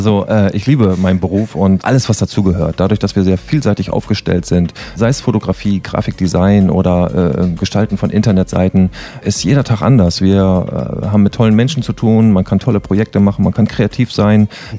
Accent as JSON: {"language": "German", "region": "Lower Saxony", "country": "Germany", "tie": "born there", "moved": "yes", "lives_now": "Bußdorf, Germany", "said": "ich bin gebürtig aus Niedersachsen, wohne aber seit 1991 in Schleswig-Holstein, bin damals nach Jagel gezogen und von dort aus, als ich meine Frau kennengelernt hatte, sind wir dann von da aus nach Bußdorf gezogen. Wir wohnen jetzt also in Bußdorf"}